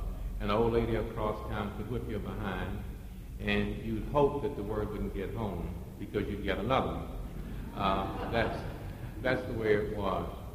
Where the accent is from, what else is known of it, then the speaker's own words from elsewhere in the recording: South Carolina, United States; I grew up in a family where there was no drinking, absolutely no drinking. I'm from South Carolina. My father was a Baptist preacher, what we call hard-shell Baptist